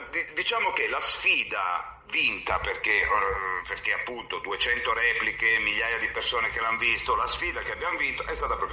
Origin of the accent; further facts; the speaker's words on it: Southern Italy, Italy; che io, che sono terrone, ma sono terrone, mi fanno paura